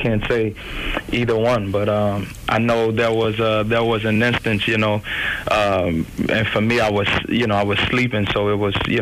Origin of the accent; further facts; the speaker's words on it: Cape Girardeau, Missouri, United States; I'm from Cape Girardeau, Missouri.